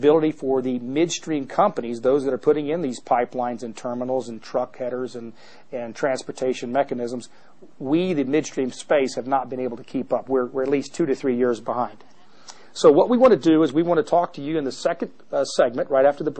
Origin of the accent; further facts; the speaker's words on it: Texas, United States; accent: slow Texas drawl; I am from South Texas. I grew up 6 miles from the Texas-Mexican border. I had three sisters. I did at one point talk with a nice, slow Texas drawl.